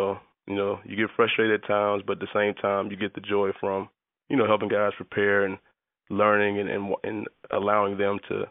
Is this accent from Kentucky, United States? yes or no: no; Alabama, United States; I grew up in Alabama. You know, the SEC is all they kind of push through the airways there.